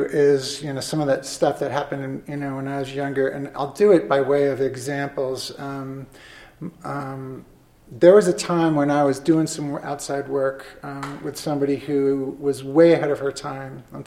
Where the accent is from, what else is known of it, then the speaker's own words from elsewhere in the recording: New York, United States; I grew up in the Hudson Valley, and I got clean, and my earlier years of recovery were in the Albany area, which is, you know, another hour and a half north.